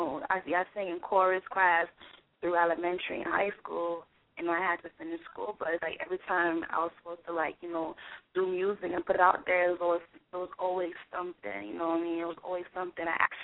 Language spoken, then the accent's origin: English; Miami, Florida, United States; I'm from Miami, you know, shout out to Miami 305. I'm from Miami